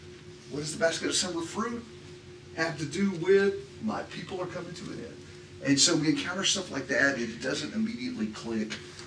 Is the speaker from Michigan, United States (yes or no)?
no; Cleveland, Ohio, United States; I will not mention that we grew up in Cleveland.